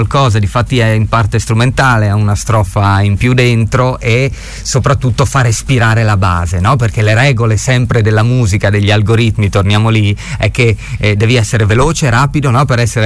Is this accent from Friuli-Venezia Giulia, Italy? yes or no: yes; Friuli-Venezia Giulia, Italy; io non ho mai voluto fare l'elegia dell'essere friulani o dell'essere carnici. non mi è mai importato. Io amo la mia terra, amo la mia gente